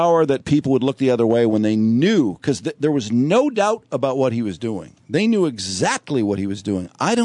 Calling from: Detroit, Michigan, United States; I'm calling from Detroit.

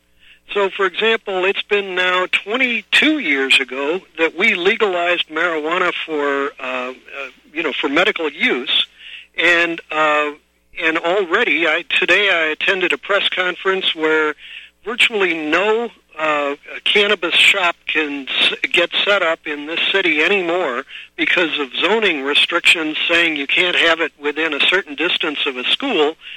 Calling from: San Francisco, California, United States; I'm calling you from San Francisco

